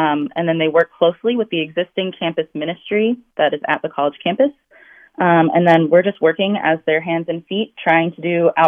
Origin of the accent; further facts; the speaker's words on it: Midwest, United States; also born or lived in West Coast; I grew up in the Midwest my whole life, friends with all sorts of Midwesterners who had all just been in the Midwest their whole life. And so moving out to the West Coast